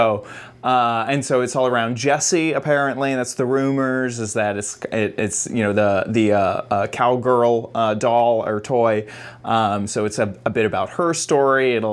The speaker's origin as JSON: {"language": "English", "town": "Austin", "region": "Texas", "country": "United States", "tie": "born or raised there", "said": "well, I'm from Texas, from Austin, born and raised, love the hat."}